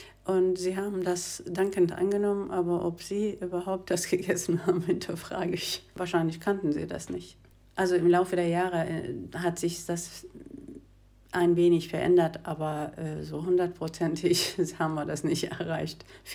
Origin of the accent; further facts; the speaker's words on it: Turkey; now in Germany; bin 63 Jahre alt, komme ursprünglich aus der Türkei. Bin seit 1973 in Deutschland.